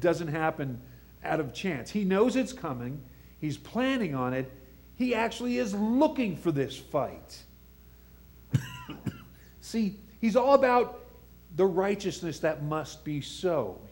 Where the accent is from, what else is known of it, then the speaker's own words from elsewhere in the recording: Panama City, Florida, United States; In Florida, I grew up in Florida on a bay in Panama City.